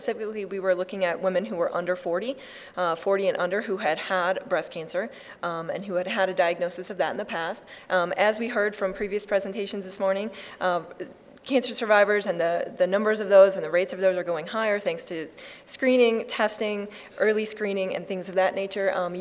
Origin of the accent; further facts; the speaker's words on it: Tennessee, United States; I am from East Tennessee.